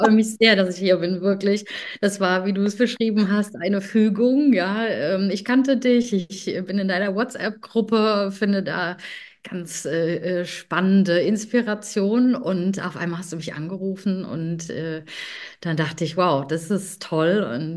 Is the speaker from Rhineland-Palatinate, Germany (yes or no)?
yes; Bingen, Rhineland-Palatinate, Germany; Rheinhessen, ich komme aus Bingen, das ist in der Nähe von Mainz. Und ja, das ist mitten in einem wunderschönen oder zwischen zwei tollen Weinanbaugebieten sogar, also Rheinhessen und Nahe. Und ich bin praktisch damit aufgewachsen, mit Wein